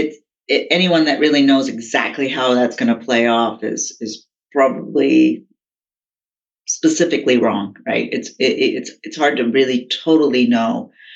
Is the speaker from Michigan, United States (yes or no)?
no; Texas, United States; also born or lived in India; I was born in India. I came over as a child. I spent most of my early years in Texas, which led me to Texas Instruments.